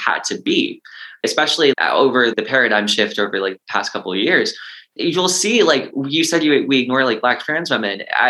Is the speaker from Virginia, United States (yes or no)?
yes; Culpeper, Virginia, United States; I think you probably related to that a lot growing up in Culpeper, where I did too, because it's just like, it's not the norm.